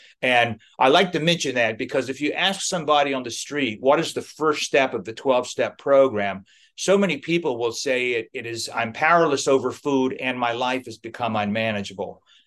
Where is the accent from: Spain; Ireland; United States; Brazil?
United States; Midwest; I grew up in the Midwest. I've been to Baptist revival meetings.